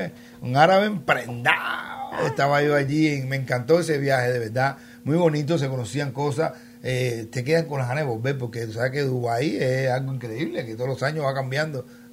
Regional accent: Cuba; No es que nosotros, porque fuéramos cubanos, hacíamos lo que nos da la gana.

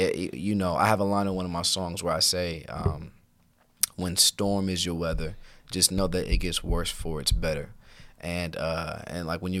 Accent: Cleveland, Ohio, United States; I love Cleveland, born and raised in Cleveland. Those Cleveland has formed me in some deep ways.

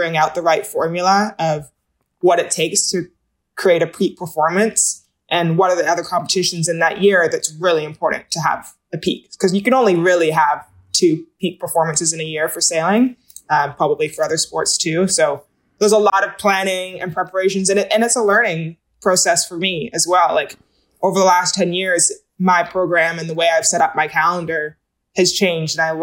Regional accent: Barbados; growing up on Barbados, he gets sent to summer camp in Canada.

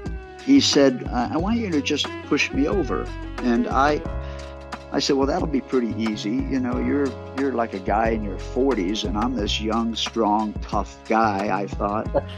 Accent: Washington, District of Columbia, United States; Well, I grew up in Washington, D.C.

